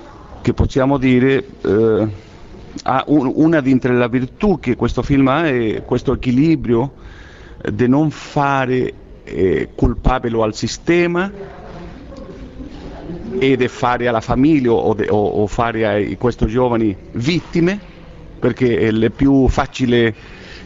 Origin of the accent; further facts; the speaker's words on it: Chile; Italian is a second language; io non parlo così bene italiano perché vengo da Cile